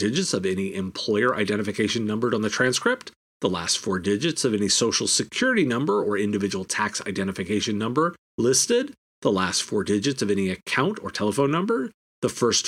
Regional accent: Virginia, United States; My home state of Virginia is eighth.

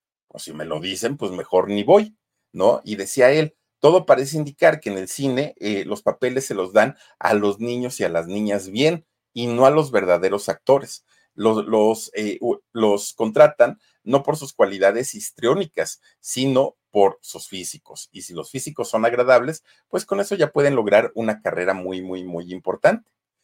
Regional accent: Mexico; pero así somos los mexicanos, ¿no?

